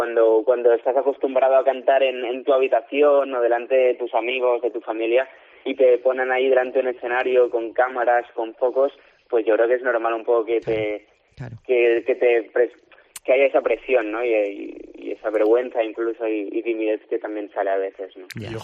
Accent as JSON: {"language": "Spanish", "town": "Barcelona", "region": "Catalonia", "country": "Spain", "said": "Sí, soy de Barcelona"}